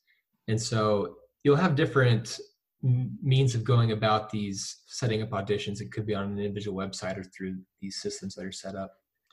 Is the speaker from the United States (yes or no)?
yes; St. George, Utah, United States; also born or lived in Colorado; I'm from St. George, Utah.